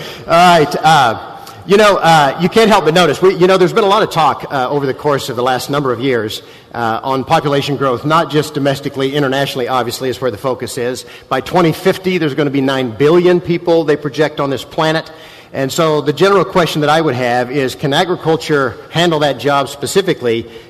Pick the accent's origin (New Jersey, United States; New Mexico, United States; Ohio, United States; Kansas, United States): Kansas, United States; All right, Nebraska. I'm from Kansas.